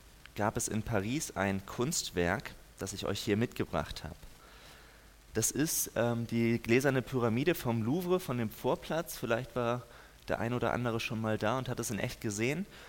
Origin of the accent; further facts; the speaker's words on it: Schleswig-Holstein, Germany; Und ich selber bin gebürtiger Norddeutscher, ich komme aus Schleswig-Holstein oben.